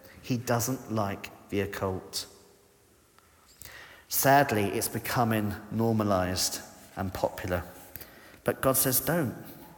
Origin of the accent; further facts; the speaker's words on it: South East England, United Kingdom; When I was a child, I grew up in Kent